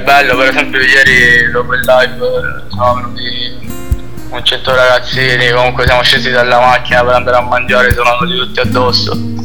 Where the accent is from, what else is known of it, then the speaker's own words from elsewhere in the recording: Sicily, Italy; io sono siciliano, quindi non posso, è inutile che faccio l'americano